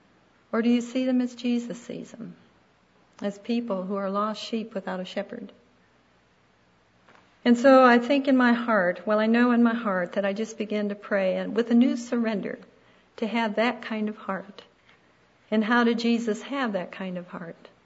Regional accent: United States; She was from Nicaragua. I was from America, and yet here we met on this boat.

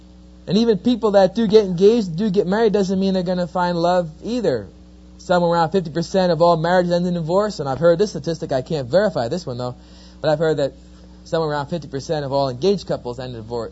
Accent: New Jersey, United States; now in Oklahoma, United States; as you can tell from my accent, I'm not quite a native of Oklahoma. I'm an Easterner. I'm from New Jersey, or New Jersey, depends how you want to pronounce it.

